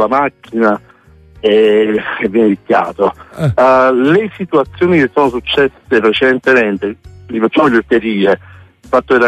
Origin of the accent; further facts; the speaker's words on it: Caserta, Campania, Italy; io sono di Caserta città, sono un commerciante